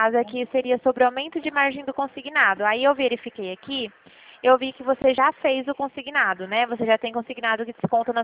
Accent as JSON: {"language": "Portuguese", "town": "Dracena", "region": "São Paulo", "country": "Brazil", "said": "Eu sou aqui de Dracena. É interior de São Paulo."}